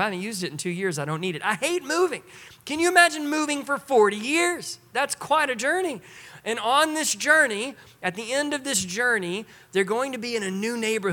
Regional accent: Texas, United States; because I'm from Texas. Now, I love you guys, but my blood is thin. It is very thin. Growing up in a warm climate plus sweet tea does something strange to the body.

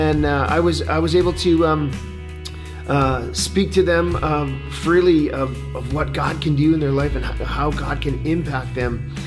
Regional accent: Jos, Plateau, Nigeria; born there; My story goes back to Nigeria. I was born in Jos, Nigeria, Africa. My parents were missionaries there. I grew up in the church.

